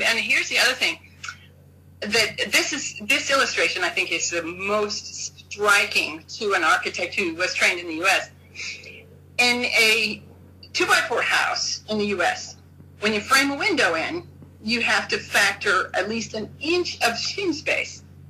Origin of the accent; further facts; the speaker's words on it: United States; But anyway, I'm an American, so I get to say that.